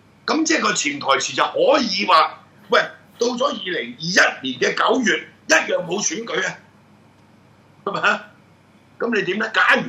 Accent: Hong Kong; 我哋香港人爭取咗咁多年

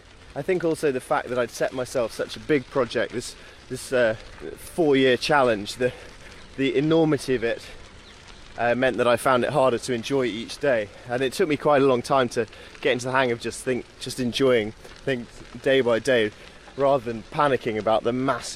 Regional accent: Yorkshire and the Humber, United Kingdom; It helps being a Yorkshireman for that, I guess

